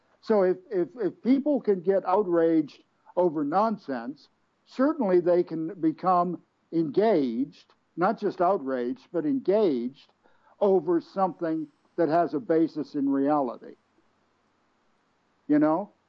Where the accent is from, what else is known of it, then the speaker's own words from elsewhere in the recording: Virginia, United States; Yeah, in my home state, of all places.